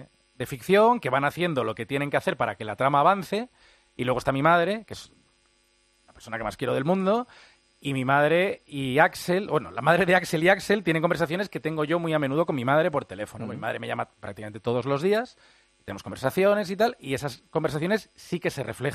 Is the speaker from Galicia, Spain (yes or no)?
yes; Vigo, Galicia, Spain; born there; now in Madrid, Spain; Vigo, que es donde yo nací, donde tengo mi familia, y Madrid, que es donde vivo ahora.